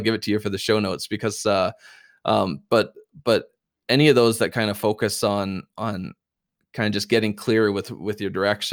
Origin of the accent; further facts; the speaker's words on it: Canada; Technically we're Canadian